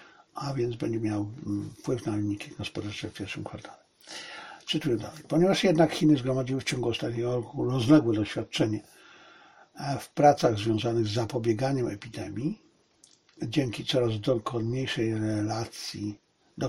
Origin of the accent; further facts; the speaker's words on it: Zabrze, Silesian Voivodeship, Poland; born there; ja przecież nie urodziłem się w Bielczy, koło Tarnowa, urodziłem się w Zabrzu, ale nie urodziłem się we Lwowie.